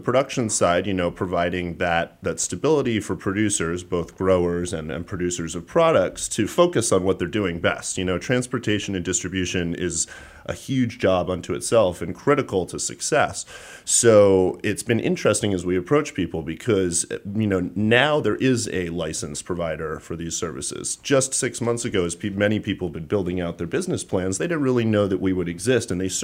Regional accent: Massachusetts, United States; We're really passionate about the local Massachusetts players. We're local from Massachusetts.

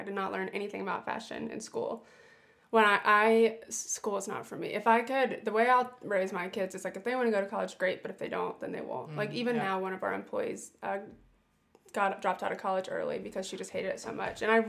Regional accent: Atlanta, Georgia, United States; I grew up in Atlanta in the infamous Buckhead, but I did not live like that so-called Buckhead life, you know?

